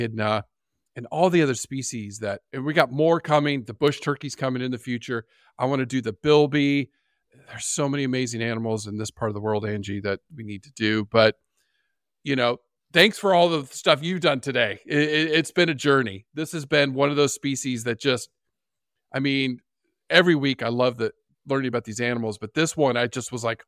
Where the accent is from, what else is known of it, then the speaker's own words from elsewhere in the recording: San Diego, California, United States; I go to San Diego Zoo. That's my hometown zoo, world famous.